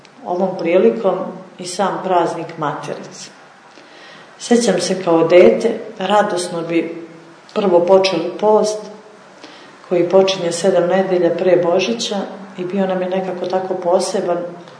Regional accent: Montenegro; To je, kako kažu kod nas u Crnoj Gori, varenika.

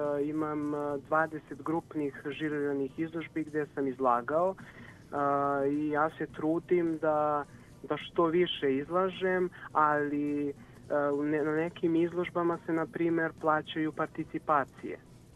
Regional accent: Kragujevac, Šumadija, Serbia; born there; rođen sam u Kragujevcu, imam 22 godine

